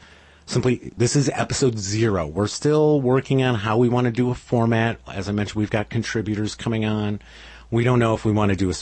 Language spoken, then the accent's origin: English; United States; Being an American, I don't believe I would probably look to play the game.